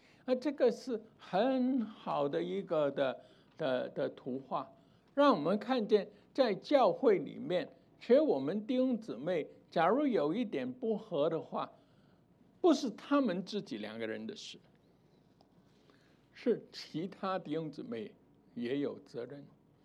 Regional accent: China; 我们中国人 的文化传统都不是这样嘛

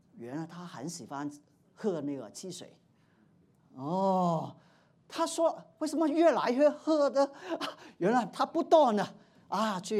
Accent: Hong Kong; now in United States; 虽然我从香港过来

